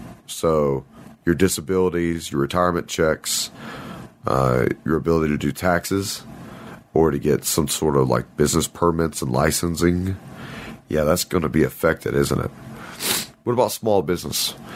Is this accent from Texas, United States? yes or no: yes; Texas, United States; I'm from Texas, we say oil, we don't say oil.